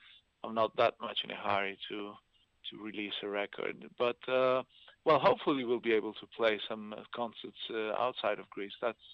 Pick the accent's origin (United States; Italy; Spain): Italy; born there; first language Italian; English is a second language; because I'm half Italian, I was born in Italy, actually my mother language is Italian